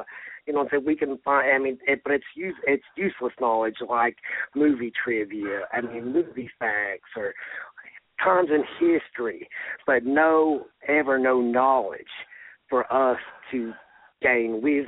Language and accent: English; West Virginia, United States; now in Chicago, United States; I live in Chicago, and that's why everybody has their space. No, I'm from West Virginia. I like to talk to everybody.